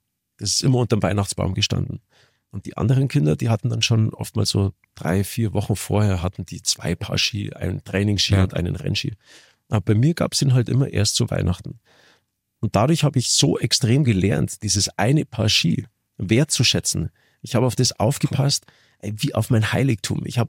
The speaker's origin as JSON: {"language": "German", "town": "Garmisch-Partenkirchen", "region": "Bavaria", "country": "Germany", "tie": "born or raised there", "also_born_or_lived": "Munich", "said": "Wir sind auch in München zur Welt gekommen, weil es in Garmisch nicht möglich gewesen wäre, ehrlich gesagt."}